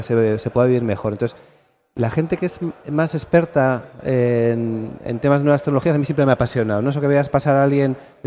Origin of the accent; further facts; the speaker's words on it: Vitoria-Gasteiz, Basque Country, Spain; soy de Vitoria-Gasteiz.